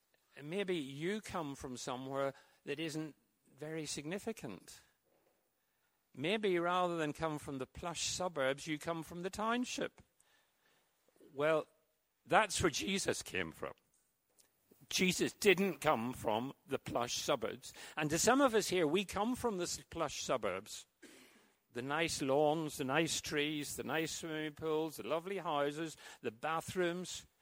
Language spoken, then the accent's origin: English; Strabane, Northern Ireland, United Kingdom; And I said, "I'm from Strabane." Strabane is a small town in the west of Ireland.